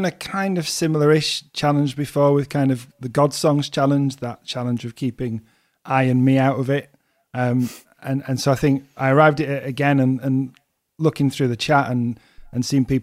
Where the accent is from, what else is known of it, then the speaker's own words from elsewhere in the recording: Hull, Yorkshire and the Humber, United Kingdom; I'm from Hull, which for those of you not familiar with UK geography is on the kind of east side of the country.